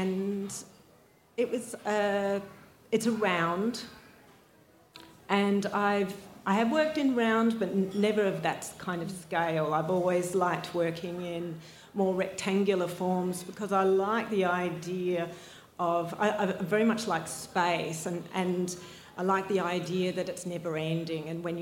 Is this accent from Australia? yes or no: yes; Melbourne, Victoria, Australia; I am originally from Melbourne. I studied at Canberra School of Art that had a fantastic glass program there